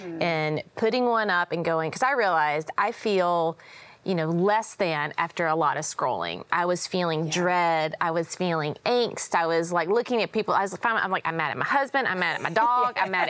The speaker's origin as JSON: {"language": "English", "region": "Tennessee", "country": "United States", "tie": "born or raised there", "also_born_or_lived": "Atlanta area", "said": "we had just moved from the Atlanta area to my hometown in Tennessee, and we had went from like city living to country living"}